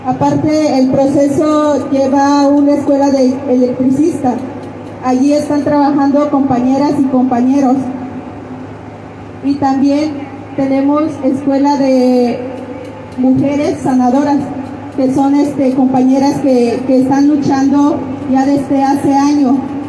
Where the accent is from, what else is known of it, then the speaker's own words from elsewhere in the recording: Ocotepec, Veracruz, Mexico; vengo de la comunidad de Ocosotepec, municipio de San Pedro Sotiapa.